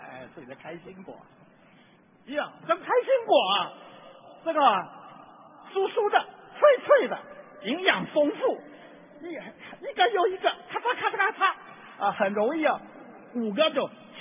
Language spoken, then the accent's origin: Chinese; California, United States; 我是从加利福尼亚州来的，我们那边有一个特产就是和人